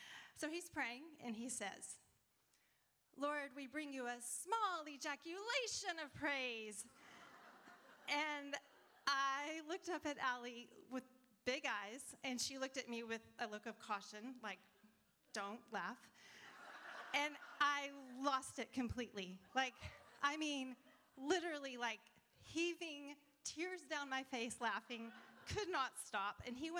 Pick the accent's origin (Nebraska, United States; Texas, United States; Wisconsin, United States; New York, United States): Texas, United States; Lubbock; I grew up in Lubbock, Texas, and my family was dysfunctional, and we had an alcoholic father.